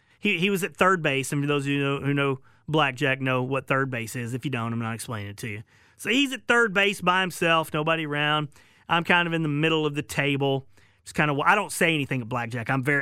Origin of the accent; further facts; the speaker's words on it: Arkansas, United States; He's from Arkansas. I'm from Arkansas.